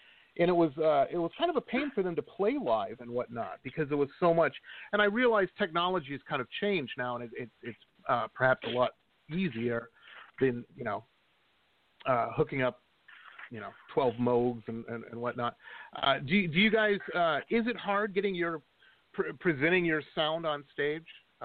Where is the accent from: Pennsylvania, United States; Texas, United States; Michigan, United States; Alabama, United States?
Michigan, United States; Detroit; And I grew up in Detroit, and I remember when techno hit